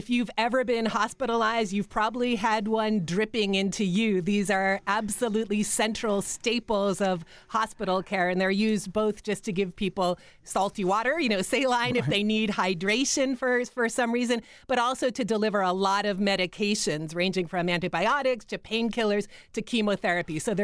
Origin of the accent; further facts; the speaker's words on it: Boston, Massachusetts, United States; as a Bostonian, I think of that as the kind of thing you bring in an emergency, like the Boston Marathon bombing or something.